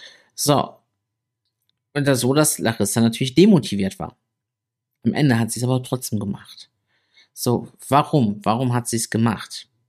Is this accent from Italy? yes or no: yes; Italy; German is a second language; ich bin Italiener, ich bin ja selbst Ausländer